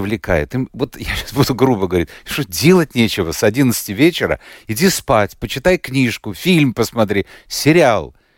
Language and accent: Russian; Riga, Latvia; Я из Риги.